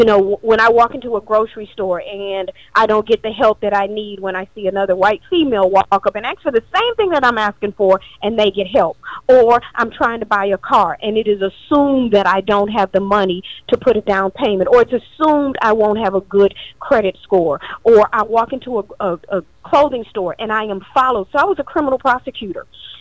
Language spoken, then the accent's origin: English; Texas, United States; And I'm from Texas. Went to law school in Texas.